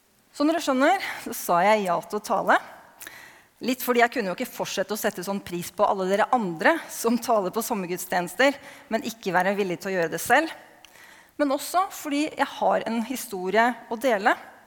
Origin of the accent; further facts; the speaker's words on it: Horten, Vestfold, Norway; moved away as an adult; now in Trondheim, Norway; Jeg vokste opp i Horten, i en kristen familie, i statskirken. Og i 1998, det begynner å bli en stund siden, så kom jeg hit for å studere.